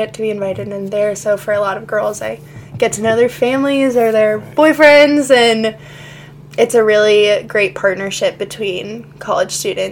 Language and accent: English; Fairfax, Virginia, United States; I'm originally from Fairfax, Virginia, which is very, very close to D.C., so Northern Virginia.